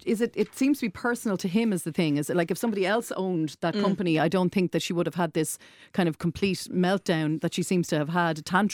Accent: Blessington, Leinster, Ireland; now, I'm from Blessington, by the way

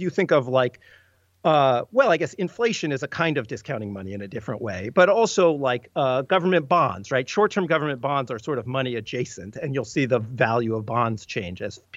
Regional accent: United States; I studied U.S. history. I grew up in the States and I never knew this story until I started learning about money.

